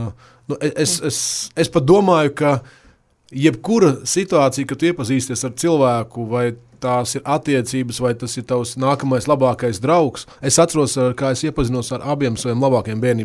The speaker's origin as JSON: {"language": "Latvian", "town": "Salacgrīva", "region": "Vidzeme", "country": "Latvia", "said": "jāņem vērā fakts, ka es esmu no Salacgrīvas un salacgrīvieši ar rīdzniekiem tā laikā ļoti nedraudzējās"}